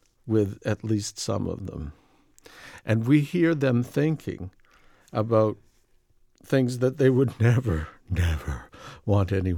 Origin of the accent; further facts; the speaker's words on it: Boston, Massachusetts, United States; now in Lynchburg, United States; I grew up in Boston. I never heard this song.